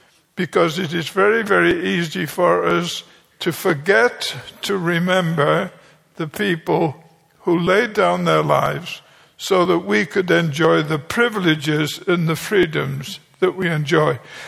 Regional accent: United Kingdom; I'm British.

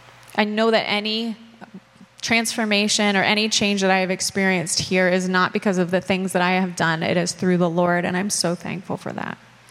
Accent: Perkasie, Pennsylvania, United States; I grew up in Bucks County, which is a few hours south of here. I grew up in Perkasie.

